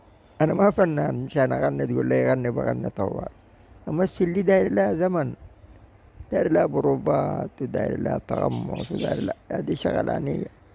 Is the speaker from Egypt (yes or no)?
no; Sudan; ودي ما بتجبه واقعنا كسودانيين